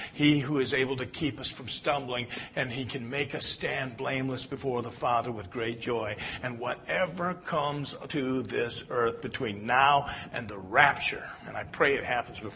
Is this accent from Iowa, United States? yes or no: yes; Cedar Rapids, Iowa, United States; I'm a pastor from Cedar Rapids, Iowa.